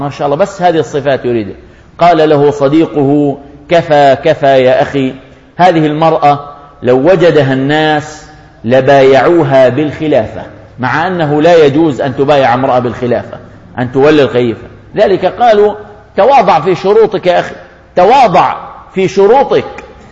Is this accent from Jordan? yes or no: yes; Jordan; قبل 10 سنوات في 100,000 عانس عندنا في الأردن